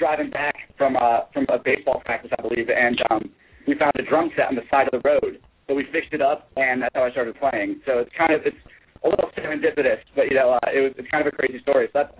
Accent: Connecticut, United States; My hometown is Connecticut. I spend most of my time living in the city. I split an apartment up there with a few friends of mine. And, pretty much Connecticut is where I'm from.

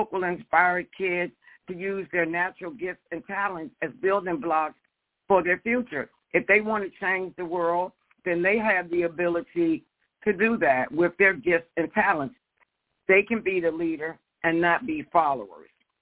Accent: Washington, District of Columbia, United States; It talks about my life growing up in Washington, D.C., and how I entered into the record industry

